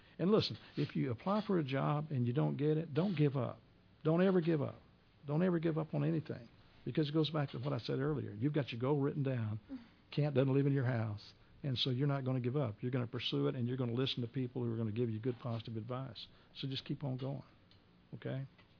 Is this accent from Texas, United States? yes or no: yes; South Houston, Texas, United States; he and I grew up together as friends because I grew up in South Houston. That's where my home was.